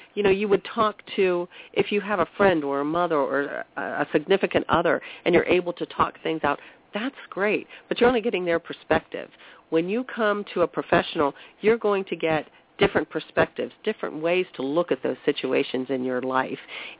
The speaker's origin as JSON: {"language": "English", "region": "Ohio", "country": "United States", "said": "And, you know, I'm from Columbiana County originally, which is sort of an Appalachian culture"}